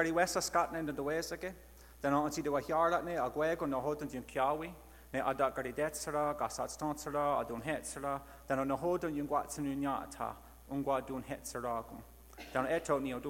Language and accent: English; Ontario, Canada; I'm from the Tainanega Mohawk Territory